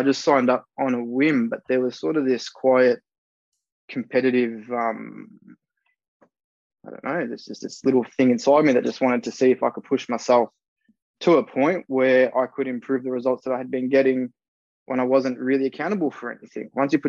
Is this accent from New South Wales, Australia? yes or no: no; Melbourne, Victoria, Australia; So I was born in Melbourne. I've been here my entire life.